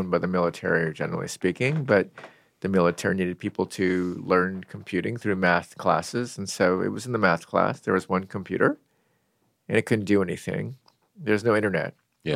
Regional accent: Seattle, Washington, United States; I grew up in Seattle.

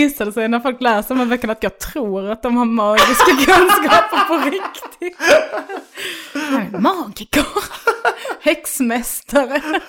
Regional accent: Bjärnum, Skåne, Sweden; now in Stockholm, Sweden; För jag växte upp i Bjärnum.

